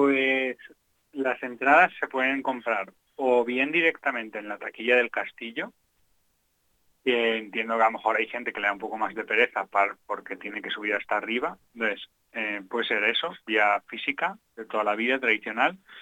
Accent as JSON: {"language": "Spanish", "town": "Valencia", "region": "Valencian Community", "country": "Spain", "said": "Yo, que soy de Valencia realmente"}